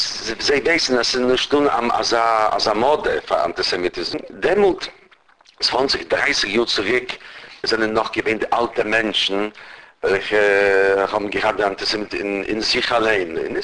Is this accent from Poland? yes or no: yes; Katowice, Silesian Voivodeship, Poland; born there; German is a second language; Ich bin geboren in Katowice, das ist in Niederschlesien.